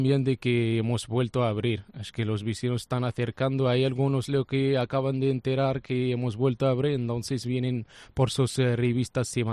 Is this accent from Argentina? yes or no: no; Morocco; Spanish is a second language; Yo soy marroquí.